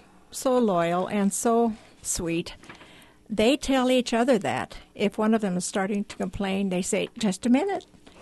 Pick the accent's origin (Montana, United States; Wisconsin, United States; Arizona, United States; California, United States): Montana, United States; Billings; from Billings.